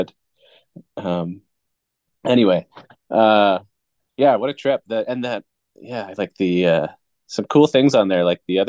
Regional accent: Nova Scotia, Canada; also born or lived in New Brunswick; I'm not from the north. I grew up in Nova Scotia and New Brunswick.

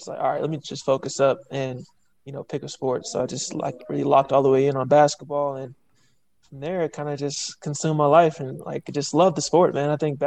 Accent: Denver, Colorado, United States; also born or lived in Aurora; Denver native, born and raised out here in Denver. Went between here and Aurora, so mostly grew up in the Green Valley area, kind of towards the airport.

